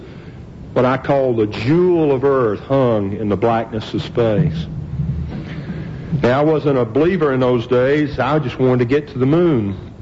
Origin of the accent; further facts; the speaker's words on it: South Carolina, United States; My spacesuit thankfully ended up in a museum in South Carolina, my home state.